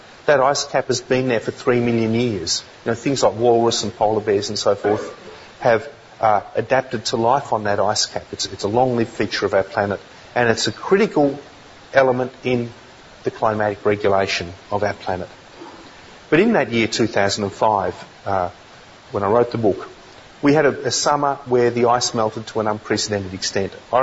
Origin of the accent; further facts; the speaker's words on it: Australia; I was thoroughly ashamed of being Australian.